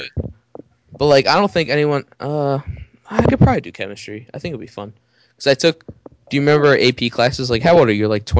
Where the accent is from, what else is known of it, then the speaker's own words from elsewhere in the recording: New Jersey, United States; now in Pennsylvania, United States; I live in Pennsylvania, but I was born and raised in Jersey.